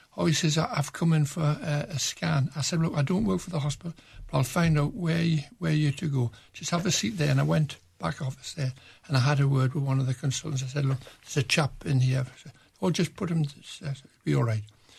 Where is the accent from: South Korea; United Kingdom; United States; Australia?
United Kingdom; North East England; I was brought up in Northumberland, which is a fantastic county in the northeast of England